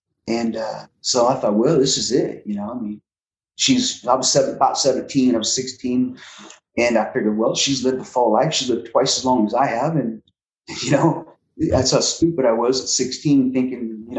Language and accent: English; Iowa, United States; I was born and raised in Southeast Iowa. Never been on a farm.